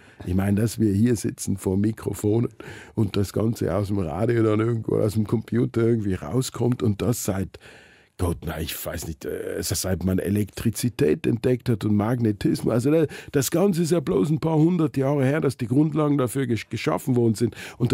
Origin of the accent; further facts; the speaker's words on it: Tyrol, Austria; ich als Tiroler, für mich waren die Berge immer das große Gegenüber.